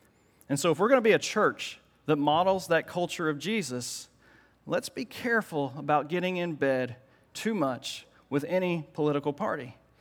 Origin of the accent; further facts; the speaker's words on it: Indiana, United States; but I'm from Indiana, and so we watch basketball. And I'm a Hoosier at heart.